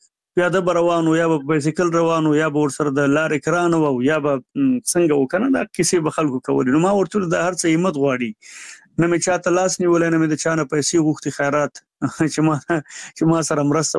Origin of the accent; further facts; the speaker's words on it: Nangarhar, Afghanistan; زموږ کلی د دغه نه ډېر لرې دی، د جلال آباد نه، د ښار نه